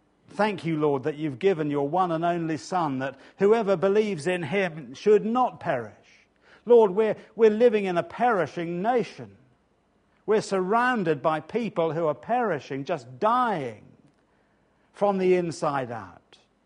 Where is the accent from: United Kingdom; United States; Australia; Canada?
United Kingdom; England; Let me just mention two, and obviously being English doesn't help.